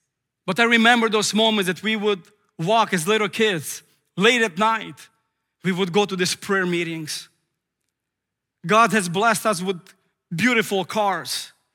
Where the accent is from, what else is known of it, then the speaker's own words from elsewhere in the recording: Ukraine; when I was born in Ukraine and living in a village.